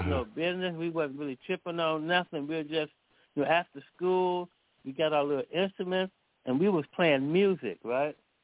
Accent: Vallejo, California, United States; I'm from V-Town, my hometown.

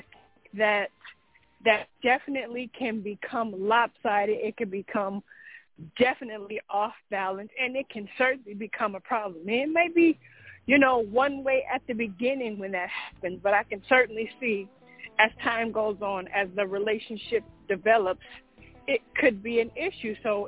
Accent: West Coast, United States; even more so because I'm from the West Coast. On the East Coast, this is an aggressive culture here, more so than where I come from.

